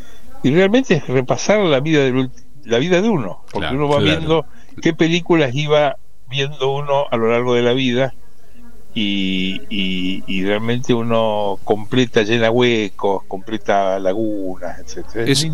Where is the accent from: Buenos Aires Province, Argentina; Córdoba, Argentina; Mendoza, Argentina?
Mendoza, Argentina; aunque yo soy mendocino, criado, nacido y criado en Mendoza, y cultivo la mendocinidad.